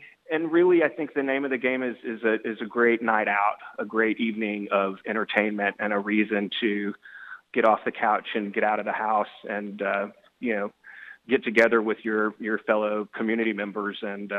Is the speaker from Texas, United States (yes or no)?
no; Little Rock, Arkansas, United States; This is my hometown. I grew up in Little Rock.